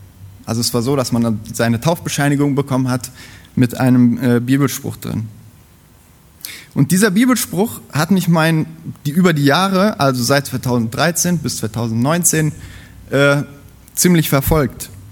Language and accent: German; North Rhine-Westphalia, Germany; born there; ich komme nicht aus dem Rheinland gebürtig, sondern aus Ostwestfalen-Lippe. Das ist noch ein Fürstentum.